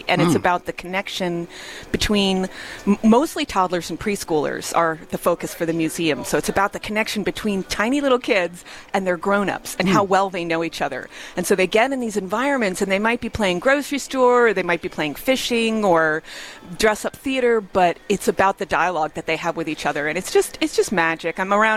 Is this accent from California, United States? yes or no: no; New Jersey, United States; I grew up in Jersey.